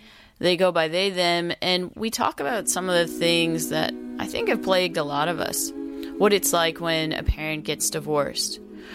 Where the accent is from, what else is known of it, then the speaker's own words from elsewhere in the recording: United States; moved away; And myself being an American, looking at the elections in the United States, I don't know what country I might go home to one day.